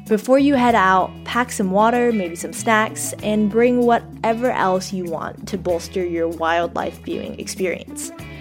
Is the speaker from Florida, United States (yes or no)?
no; Texas, United States; I'm from Texas and it gets extremely hot in the summer